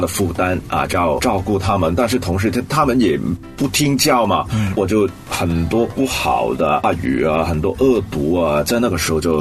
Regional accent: Hong Kong; 其实我从小在香港长大的啊，读书成长也一直在这个城市里面。

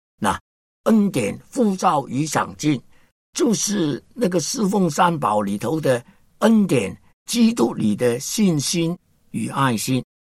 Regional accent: China; 感觉到我是一个中国人，应当爱我的同胞

